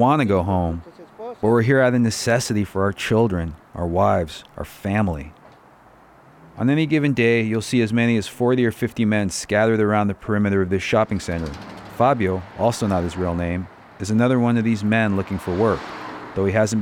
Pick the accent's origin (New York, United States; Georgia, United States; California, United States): California, United States; San Rafael; I grew up here in the Canal District of San Rafael. Mi mama's Mexican restaurant was only a few blocks away from this corner.